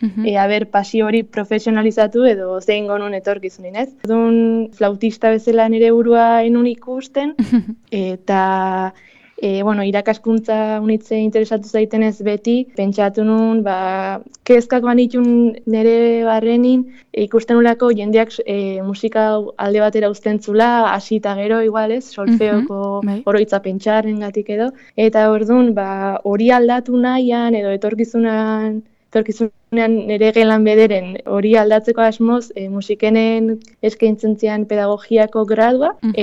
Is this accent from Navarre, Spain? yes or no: yes; Lesaka, Navarre, Spain; Lesakan musika eskolan hasi nintzen txikia nintzenean hango aur gehienak bezala